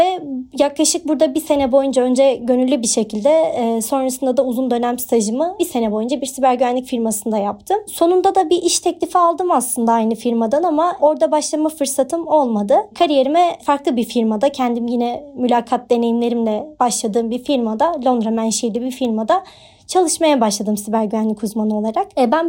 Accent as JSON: {"language": "Turkish", "region": "Black Sea Region", "country": "Turkey", "said": "Bizim Karadenizliyiz de bilirsin. Böyle orada müteahhitlik vesaire çok popüler bir meslek."}